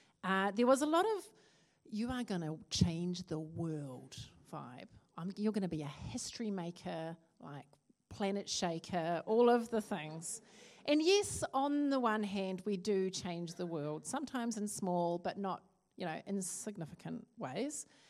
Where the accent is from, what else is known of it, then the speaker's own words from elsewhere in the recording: Christchurch, Canterbury, New Zealand; My family comes from Norway and from Kaikoura, and I'm born and raised in Christchurch and living back there now.